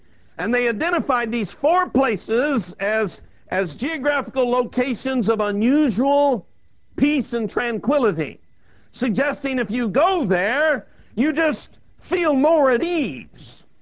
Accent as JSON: {"language": "English", "region": "Colorado", "country": "United States", "tie": "born or raised there", "said": "I was raised in Southern Colorado"}